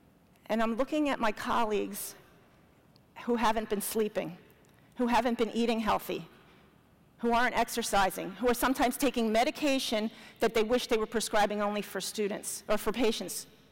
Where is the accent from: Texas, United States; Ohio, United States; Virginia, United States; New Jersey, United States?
New Jersey, United States; Camden; Not everybody who's born in Camden, New Jersey admits it. I was born in Camden, New Jersey, grew up there.